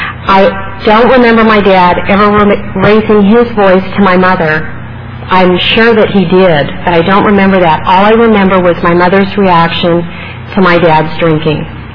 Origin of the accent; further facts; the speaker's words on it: Arizona, United States; I grew up in Arizona in a very small town in the southwest corner of the state. It borders California and Mexico.